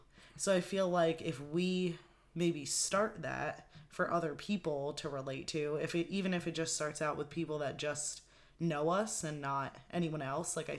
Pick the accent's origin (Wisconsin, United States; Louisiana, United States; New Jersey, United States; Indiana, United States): New Jersey, United States; West Milford; But yeah, we're both from West Milford. We both went to the same high school.